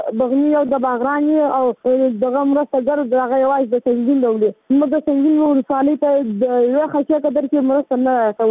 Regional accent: Helmand, Afghanistan; زه د هلمند ولایت يم

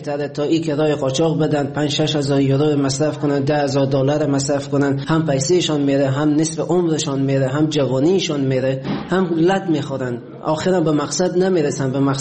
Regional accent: Afghanistan; moved away; حدود 3.5-4 سال میشه از افغانستان اومدم بیرون.

